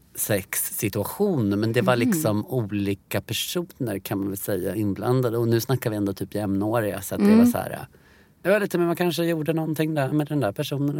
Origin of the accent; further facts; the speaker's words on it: Blekinge, Sweden; also born or lived in Stockholm; Jag är 33. Jag föddes i Stockholm och sen så hade jag 10 år uppväxt i Blekinge.